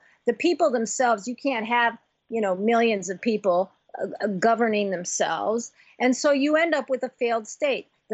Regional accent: Haiti; You know, I'm from Haiti.

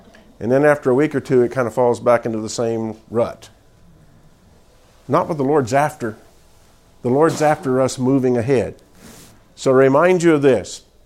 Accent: Daytona Beach, Florida, United States; I can remember growing up in Daytona Beach, Florida, and we didn't have air conditioning in my house.

